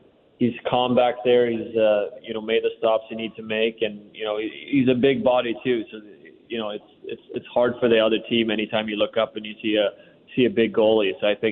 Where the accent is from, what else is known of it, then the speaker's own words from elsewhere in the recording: Sweden; Growing up in Sweden, no one plays baseball, so it's, you know, barely know how to throw a ball.